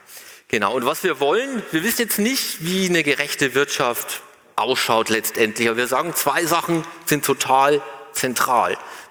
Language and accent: German; Bavaria, Germany; Ich komme aus Bayern.